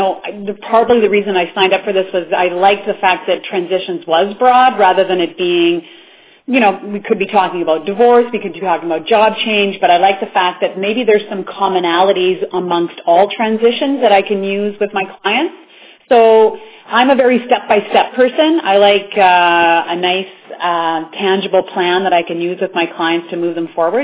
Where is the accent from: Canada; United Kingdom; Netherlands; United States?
Canada; I'm from Canada